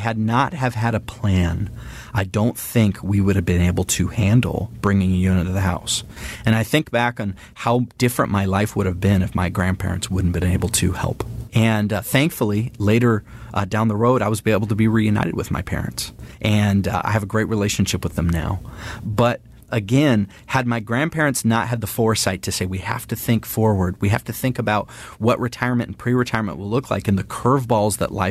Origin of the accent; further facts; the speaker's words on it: California, United States; I was raised in Northern California in the household of a librarian and a tire retreader, an Army veteran, my grandfather.